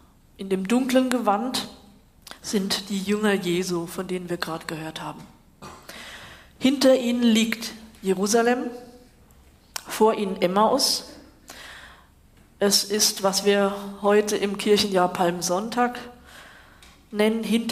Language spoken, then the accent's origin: German; Switzerland; also born or lived in Germany; Und mir liegt es nah, als Schweizerin und Deutsche.